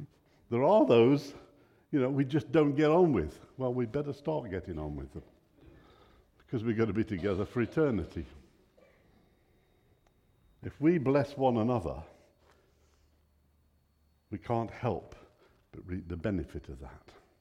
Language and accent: English; United Kingdom; because we're British, we're not very good at sharing pain.